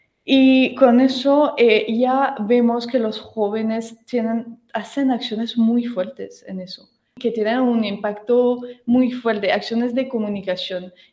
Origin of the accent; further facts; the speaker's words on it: France; Spanish is a second language; tengo que decirlo, que como francesa puedo comparar un poco